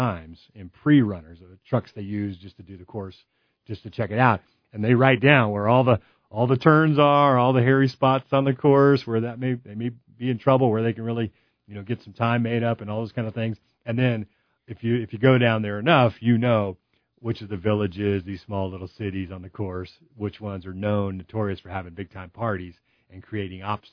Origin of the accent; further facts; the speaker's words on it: San Diego, California, United States; I, growing up in San Diego, my dad, who was a former Marine, he was a Marine at that time